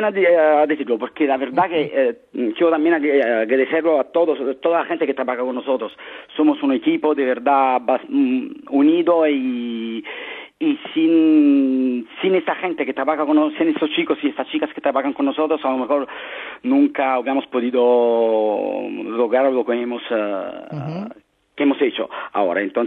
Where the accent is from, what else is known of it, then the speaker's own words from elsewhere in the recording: Naples, Campania, Italy; Spanish is a second language; now in Madrid, Spain; Los dos somos de Nápoles, pero al final nos hemos encontrado aquí en Madrid.